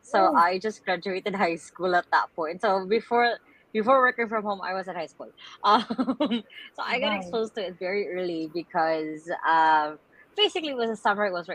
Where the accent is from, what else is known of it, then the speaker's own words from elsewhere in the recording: Tacloban, Eastern Visayas, Philippines; 18 years old, I was suddenly right in smack dab in the middle of Taiku Yolanda, because I'm originally from Tacloban